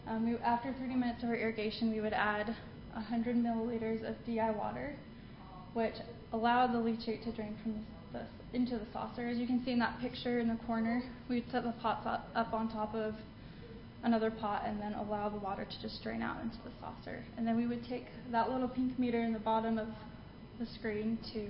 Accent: Utah, United States; So obviously I'm from Utah. We come from a very dry state

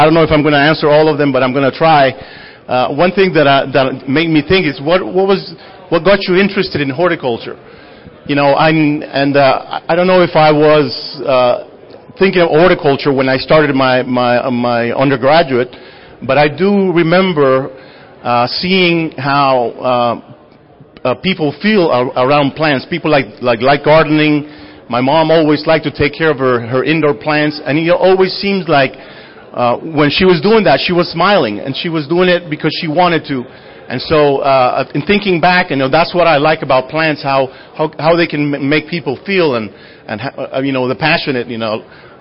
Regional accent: Honduras; moved away as an adult; I'm originally from Honduras, from Central America.

